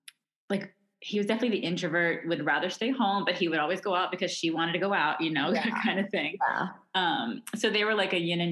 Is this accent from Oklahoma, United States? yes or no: no; Rockledge, Florida, United States; So I grew up over on the Space Coast in a little town called Rockledge, Florida.